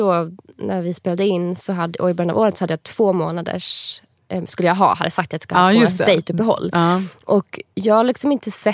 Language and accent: Swedish; Umeå, Västerbotten County, Sweden; now in Stockholm, Sweden; jag bor här nu i Stockholm, jag kommer från Umeå